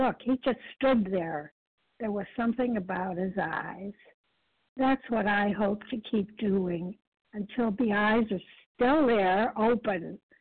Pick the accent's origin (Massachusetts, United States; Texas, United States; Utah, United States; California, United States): Massachusetts, United States; I'm from Massachusetts.